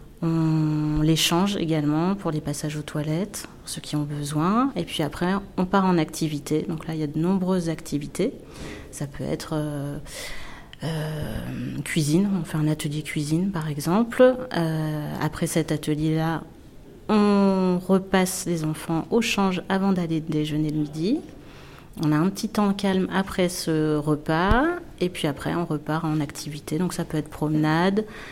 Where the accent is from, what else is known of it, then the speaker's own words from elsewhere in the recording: Angoulême, Nouvelle-Aquitaine, France; j'ai 42 ans et je viens d'Angoulême.